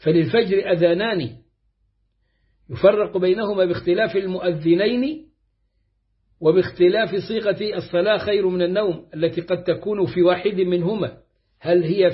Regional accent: Egypt; عندنا في مصر مثلا يقال الأذان قبل وقته

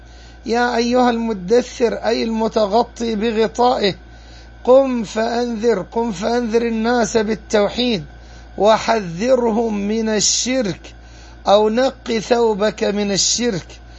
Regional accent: Egypt; ورق الحبلة مثل الكزورين عندنا في مصر

